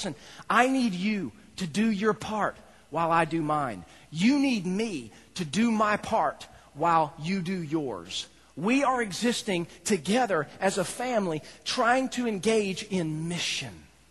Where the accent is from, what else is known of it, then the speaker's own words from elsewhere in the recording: the South, United States; I know I'm from the South. You're not supposed to do that, but that's just life.